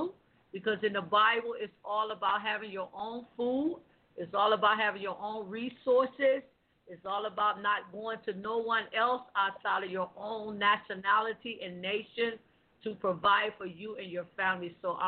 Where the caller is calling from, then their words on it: Columbus, Ohio, United States; I'm calling from Ohio, Columbus.